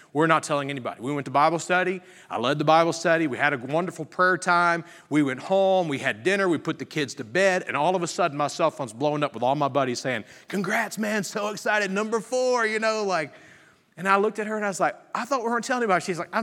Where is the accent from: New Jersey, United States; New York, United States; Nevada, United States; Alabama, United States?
Alabama, United States; Now, growing up in Alabama, this one's absolutely my favorite